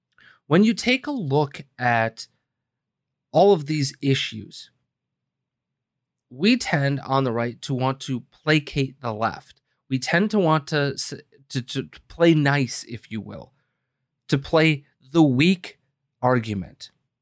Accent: Wisconsin, United States; in my home state of Wisconsin

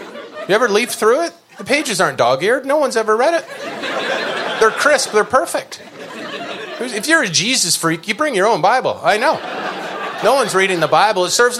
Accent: Canada; now in United States; I'm a Canadian. I'm a carbon-based life form Canadian human who am happy to be here. I'm allowed to be here. I also have a green card.

